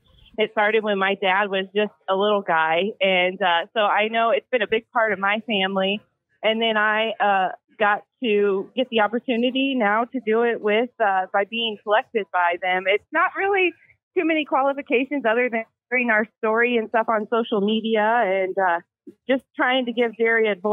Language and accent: English; Indiana, United States; And I am from Northwest Indiana.